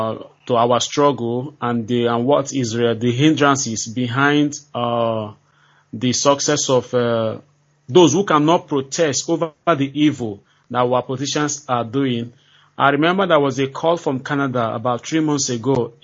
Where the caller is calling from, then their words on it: Malaysia; I'm calling from Malaysia.